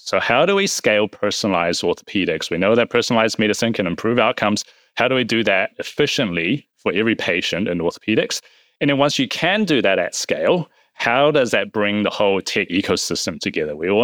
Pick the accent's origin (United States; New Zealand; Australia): New Zealand; I'm from New Zealand.